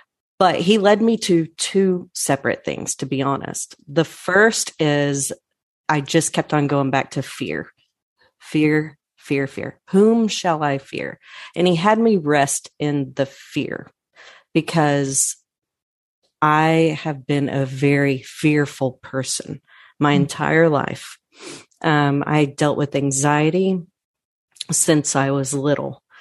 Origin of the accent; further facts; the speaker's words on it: Irving, Texas, United States; I'm from, I'm born and raised in Irving, Texas.